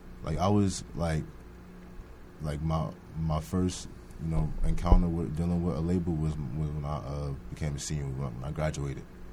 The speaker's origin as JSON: {"language": "English", "region": "New Jersey", "country": "United States", "tie": "born or raised there", "said": "I'm born and raised in New Jersey, and I've been doing this since about, like, I was like, what, in middle school, like maybe like 13 years old."}